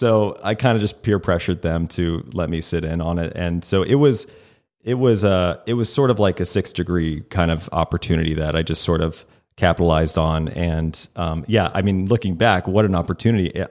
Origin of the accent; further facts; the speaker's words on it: the South, United States; I grew up in the South a little bit. I love peach tea.